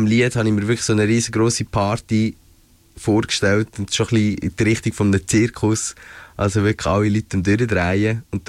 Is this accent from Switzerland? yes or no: yes; Switzerland; bei uns in der Schweiz